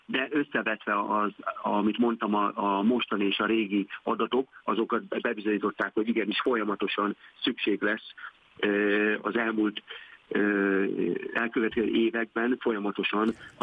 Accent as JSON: {"language": "Hungarian", "region": "Lake Balaton", "country": "Hungary", "tie": "born or raised there", "said": "én ugye ide születtem a Balatonra, és mindig mondom, hogy balatoni gyereknek lenni, vagy Balatont választani otthonának"}